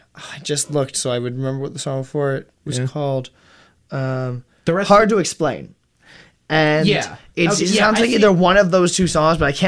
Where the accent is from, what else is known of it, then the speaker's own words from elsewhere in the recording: Dayton, Ohio, United States; Anyway, I'm from Dayton.